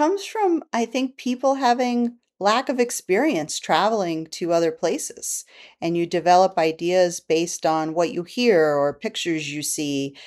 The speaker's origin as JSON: {"language": "English", "town": "Staten Island", "region": "New York", "country": "United States", "tie": "born or raised there", "said": "Well, I remember it from a kid growing up in Staten Island because my family would go camping upstate, right?"}